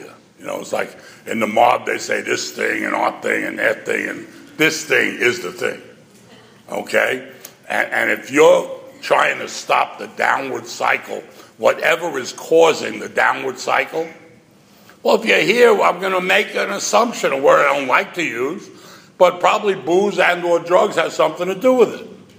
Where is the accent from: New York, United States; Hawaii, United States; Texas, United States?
New York, United States; New York City; So in case you have a hearing problem, I'm from New York City. And I ran and roared in the 60s.